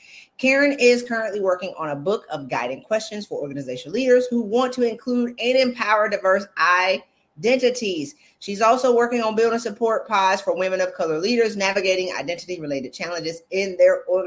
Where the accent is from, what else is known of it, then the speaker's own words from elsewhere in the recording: South Carolina, United States; I'm from South Carolina.